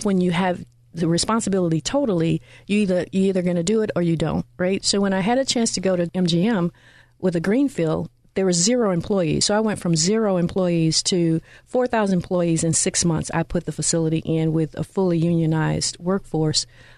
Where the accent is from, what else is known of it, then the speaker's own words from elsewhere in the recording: Mississippi, United States; However, my background is from, I'm reared from Mississippi, mm-hmm. born and reared, and the youngest of five.